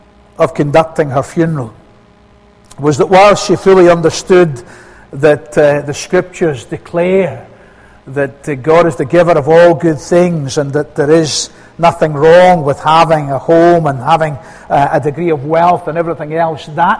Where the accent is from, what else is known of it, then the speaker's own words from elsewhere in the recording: Scotland, United Kingdom; Now, I'm a Scotsman.